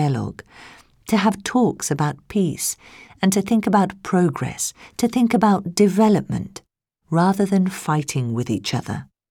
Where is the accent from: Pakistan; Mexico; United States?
Pakistan; English is a second language; I'm from Pakistan